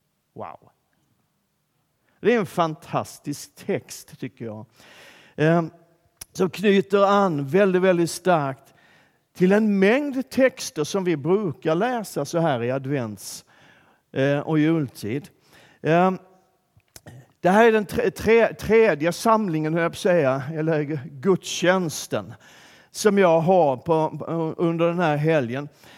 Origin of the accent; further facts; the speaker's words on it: Malmö, Skåne, Sweden; Och på de här breddgraderna så är det aldrig hemma i Malmö, där är det alltid ljust. Men här är det alltid mörkt, den här tiden på året.